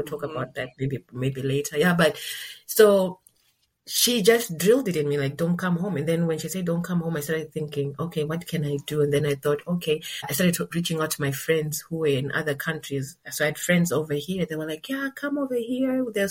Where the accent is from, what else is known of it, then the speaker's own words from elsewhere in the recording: Zimbabwe; now in Eastern Europe; And the jacket that I came with from Zimbabwe didn't even cut it.